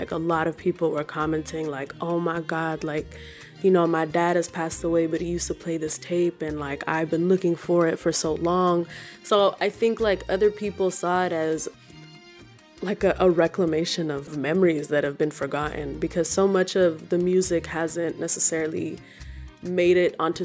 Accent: United States; My experiences being, you know, Sudanese and growing up in the States and really trying to find things that anchor your identity.

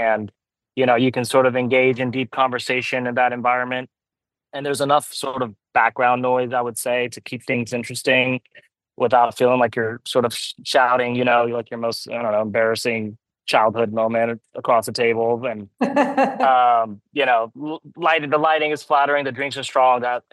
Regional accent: United States; born there; I'm Persian myself. I was born in the States.

